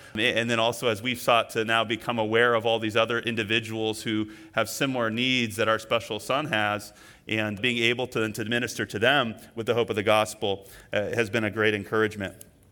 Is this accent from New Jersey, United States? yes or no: no; California, United States; And so like growing up in California, if you've ever been to Yosemite Mountain